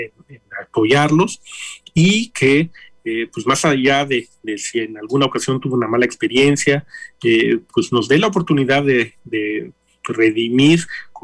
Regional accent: Mexico; como comunidad mexicana o hispana, somos muy dados a pelearnos, a chismes, a rencillas

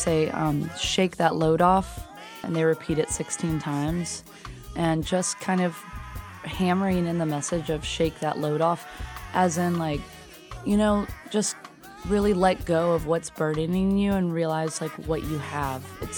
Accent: Atlanta, Georgia, United States; Growing up in Atlanta, you know, I've lived here my whole life.

